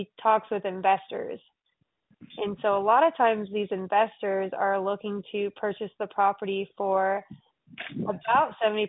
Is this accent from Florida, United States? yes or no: yes; Florida, United States; Oh man, I grew up in the Panhandle of Florida, actually.